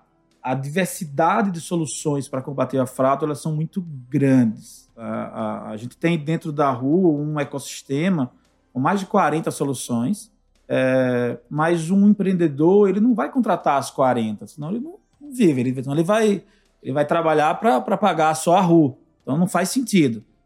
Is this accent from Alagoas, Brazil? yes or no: yes; Alagoas, Brazil; also born or lived in Pernambuco / Brasília; now in Belo Horizonte, Brazil; eu sou de Alagoas, meu RG é de Alagoas, meu telefone é de Pernambuco, porque eu morei 11 anos lá, mas eu moro aqui em BH há 5 anos, e a minha conta corrente é de Brasília, porque eu morei lá.